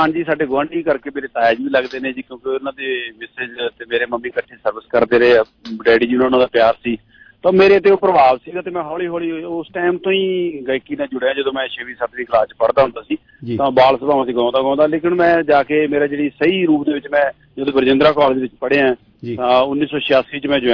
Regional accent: Virewala Kalan, Punjab, India; ਫਰੀਦਕੋਟ ਸ਼ਹਿਰ ਦੇ ਵਿੱਚੋਂ ਬੋਲ ਰਹੇ ਹਾਂ ਪਿੰਡ ਮੇਰਾ ਵੀਰੇ ਵਾਲਾ ਕਲਾਂ ਜੀ ਇੱਥੋਂ ਤਕਰੀਬਨ 25 ਕਿਲੋਮੀਟਰ ਦੂਰ ਹੈ ਬਾਬੂ ਸਿੰਘ ਮਾਨ ਮਰਾੜਾ ਵਾਲੇ ਉਹਨਾਂ ਦੇ ਬਿਲਕੁਲ ਗੁਆਂਢ ਦੇ ਵਿੱਚ ਲੇਕਿਨ ਮੈਂ ਕਾਫੀ ਲੰਬੇ ਸਮੇਂ ਤੋਂ ਫਰੀਦਕੋਟ ਸ਼ਹਿਰ ਚ ਰਹਿ ਰਹੇ

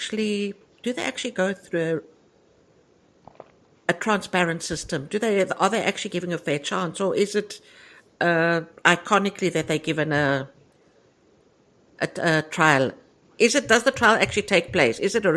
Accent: South Africa; born there; moved away; Now, being an ex-South African, I'm still South African born, and having lived through that system

